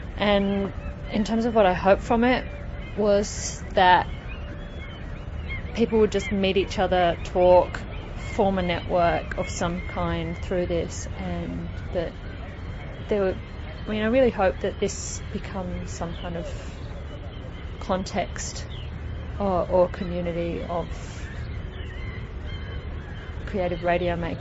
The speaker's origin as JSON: {"language": "English", "country": "Australia", "lives_now": "Finland", "said": "I'm an Australian sound artist currently living in Finland where I work and teach."}